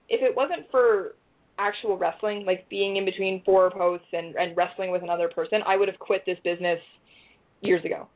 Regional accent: Ontario, Canada; I grew up just outside of Toronto. I grew up just outside of Toronto.

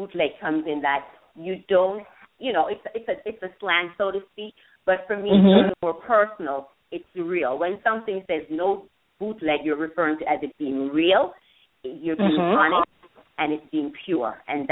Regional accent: Jamaica; growing up in Jamaica, what it was, we didn't have as many products as we have today.

